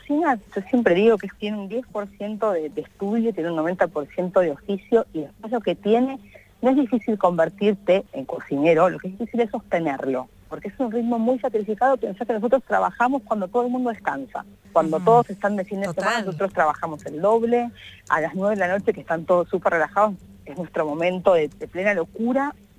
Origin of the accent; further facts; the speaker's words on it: La Plata, Buenos Aires Province, Argentina; also born or lived in Spain; Yo me fui muy chiquita, yo soy de La Plata, me fui de casa a los 18, me fui a vivir sola a Buenos Aires, porque arrancaba a trabajar en un hotel de cadena de lujo, de ahí. Me fui a vivir a España